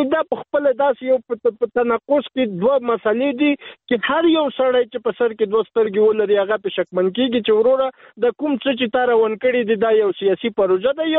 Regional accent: Afghanistan; د یو افغان په صفت زه نن په افغانستان کې یم.

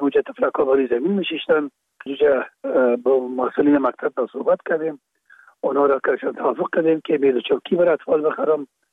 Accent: Kabul, Afghanistan; born or raised there

